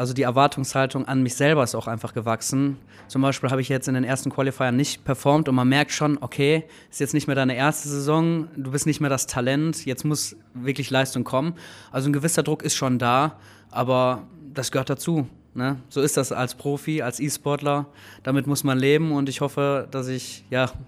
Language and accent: German; Essen, North Rhine-Westphalia, Germany; Ich komme ursprünglich aus Essen, das ist meine Heimatstadt. Aber ja, ich bin einfach ein Kind aus dem Ruhrpott